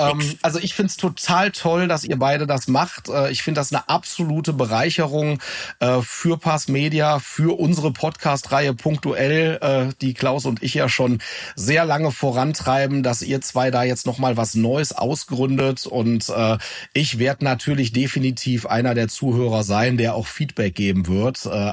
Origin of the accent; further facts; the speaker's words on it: Leverkusen, North Rhine-Westphalia, Germany; hier aus meiner Nähe, aus meiner Heimatstadt, aus Leverkusen